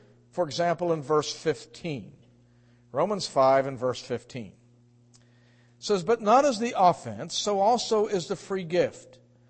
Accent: Pittsburgh, Pennsylvania, United States; I grew up in Pittsburgh, that's all I'll say.

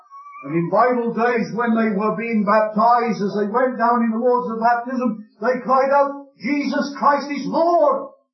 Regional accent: Kilmarnock, Scotland, United Kingdom; if you had lived in my hometown, Kilmarnock, and you'd been out of work before the recession started

